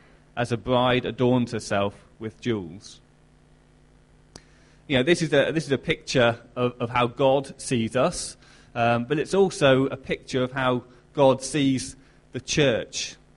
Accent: United Kingdom; I am both British and a Christian

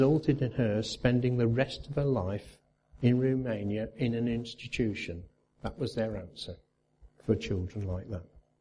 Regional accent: United Kingdom; and we just do, as good British people, lots of hand gestures and pointing

